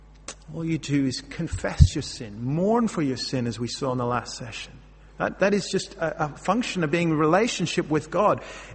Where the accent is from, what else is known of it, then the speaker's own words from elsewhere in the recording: Northern Ireland, United Kingdom; Growing up in Northern Ireland, I remember very vividly the case of a man